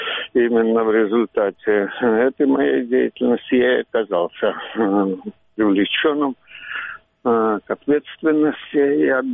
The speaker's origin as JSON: {"language": "Russian", "region": "Crimea", "country": "Ukraine", "said": "Это небольшой секрет, как каждый крымский татарин. Собственно говоря, это была не просто боль родителей и так далее. Это уже была моя личная боль."}